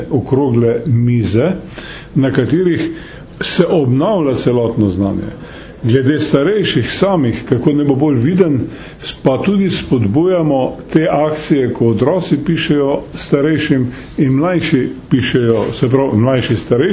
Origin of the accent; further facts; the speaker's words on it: Šalek Valley, Slovenia; Jaz izhajam iz Šaleške doline